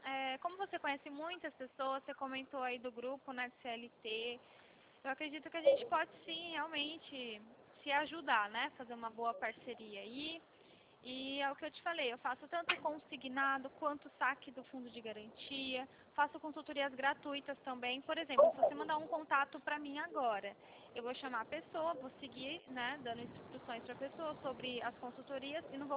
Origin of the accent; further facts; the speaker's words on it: Vinhedo, São Paulo, Brazil; Como eu sou de Vinhedo, eu trabalho em Valinhos, aqui em São Paulo, mas eu moro em Vinhedo.